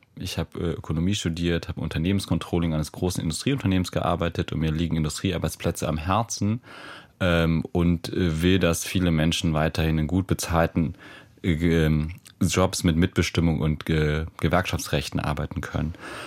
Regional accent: Lower Saxony, Germany; Und das ist für Niedersachsen, wo ich herkomme, extrem wichtig.

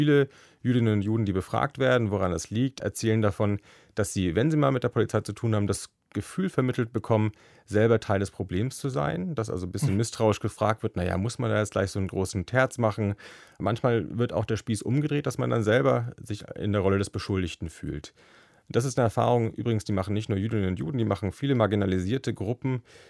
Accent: Erlangen, Bavaria, Germany; born there; in meiner Geburtsstadt in Erlangen.

